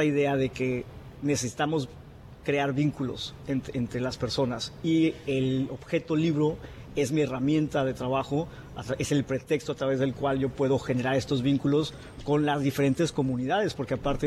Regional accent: Tijuana, Baja California, Mexico; como mexicanos dentro del país, Tijuana, nuestra ubicación geográfica puede jugarnos mucho en contra.

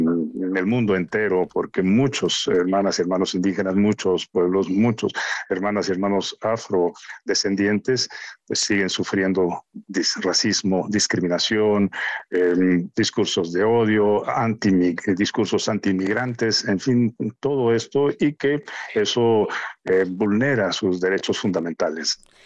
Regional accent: Mexico; pero como mexicano, primer mexicano indígena que ocupa este cargo en el sistema de Naciones Unidas

